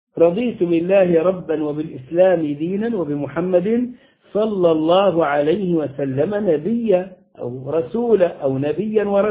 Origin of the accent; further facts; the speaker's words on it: Upper Egypt, Egypt; عندنا في الصعيد